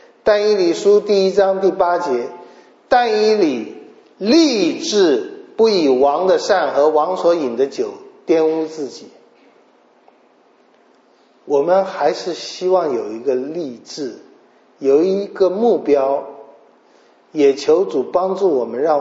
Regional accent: China; 那这里表现出来一个是我们中国人很熟悉的

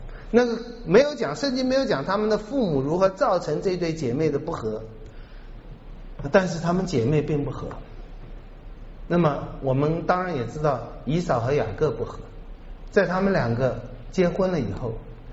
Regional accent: China; 我们中国人孝顺父母，或者是华人儒家文化孝顺父母

